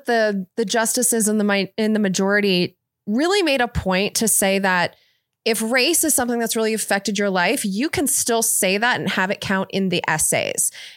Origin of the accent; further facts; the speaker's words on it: Irvine, California, United States; Like, I grew up in Irvine, California